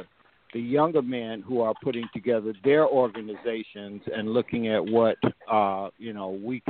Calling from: Edenton, Georgia, United States; I'm calling you from Edenton, Georgia.

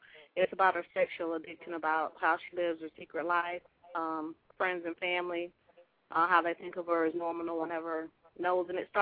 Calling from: Pinellas Park, Florida, United States; I'm calling from Pinellas Park.

